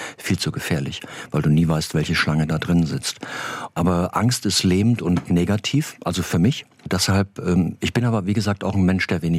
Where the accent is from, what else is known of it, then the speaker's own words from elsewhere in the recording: Eifel, Germany; so wie man bei uns in der Eifel sagt, leve und leve losse, also leben und leben lassen